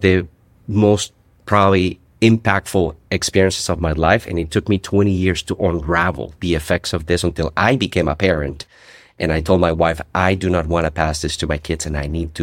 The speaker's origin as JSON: {"language": "English", "country": "Colombia", "tie": "born or raised there", "moved": "yes", "lives_now": "United States", "said": "It's actually 5,000 miles south in Columbia, South America that I was born. I was born and raised in Bogota, in Barranquilla, Colombia. And I came to the United States with my father and my brother in 2006"}